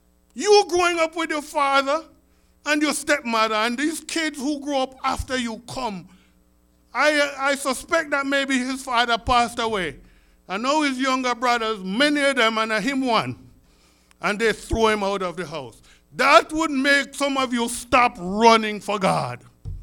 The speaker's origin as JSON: {"language": "English", "country": "Jamaica", "tie": "born or raised there", "said": "when I was growing up in Jamaica"}